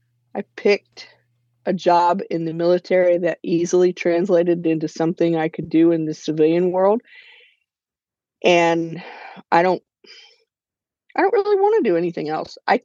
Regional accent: Indianapolis, Indiana, United States; also born or lived in Terre Haute, United States; I was born in Terre Haute. And then when I was about, I think, 8 months old, my parents moved to Indianapolis, and we lived there until I was 7.

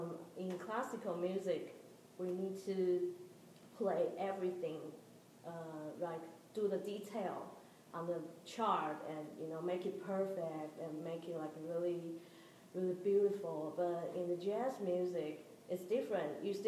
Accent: Taiwan; now in Oklahoma City, United States; I'm originally from Taiwan, which is a really small island, like across the world from, like, on the side, the other side of the world.

